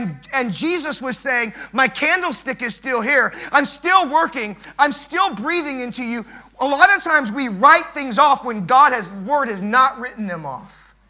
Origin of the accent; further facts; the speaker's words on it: Los Angeles, California, United States; which I grew up in Los Angeles. I know a little bit about the state of California.